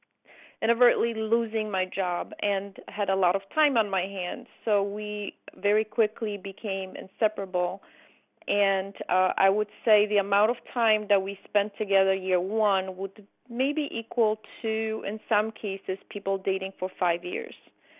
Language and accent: English; Poland; English is a second language; now in United States; I came from Poland to the United States in 1988.